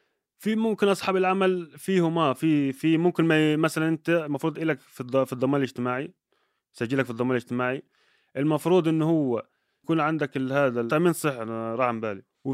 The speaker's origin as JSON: {"language": "Arabic", "country": "Egypt", "said": "أنا كمصري"}